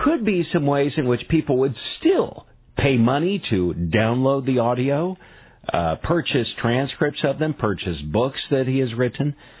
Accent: California, United States; I grew up nearby there in Southern California.

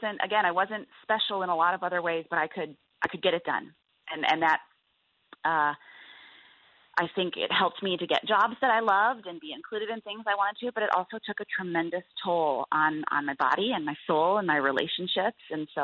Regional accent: Midwest, United States; Well, you know, I'm a Midwesterner, and as I mentioned, a pastor's daughter, and I come from a family of hard workers, people who farm and run companies and do sheet metal

